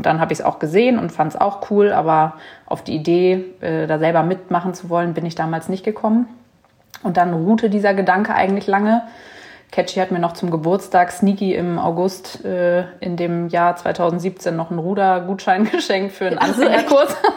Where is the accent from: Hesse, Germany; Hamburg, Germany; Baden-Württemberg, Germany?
Hamburg, Germany; born there; 33 Jahre, geboren in Hamburg